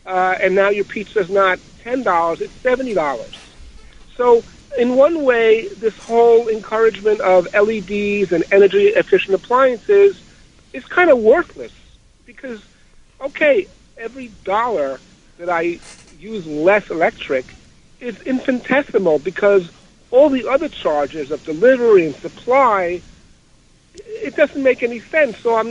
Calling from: Queens, New York, United States; I'm calling from Queens.

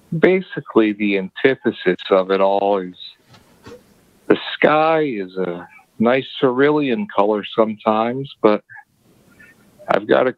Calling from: Connecticut, United States; Connecticut.

